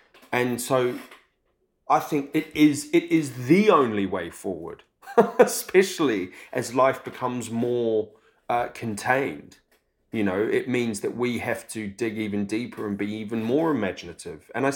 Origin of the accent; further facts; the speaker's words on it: New Zealand; And I'm from New Zealand